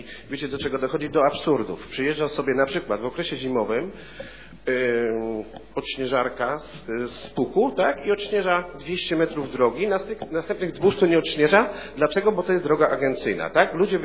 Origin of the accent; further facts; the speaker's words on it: West Pomeranian Voivodeship, Poland; Ja akurat pochodzę z miejscowości. Zresztą takich miejscowości mamy kilka na terenie gminy Gryfinów, byłych popegeerowskich.